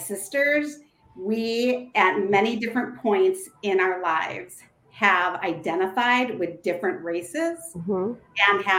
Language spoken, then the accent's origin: English; United States; And yeah, from the U.S.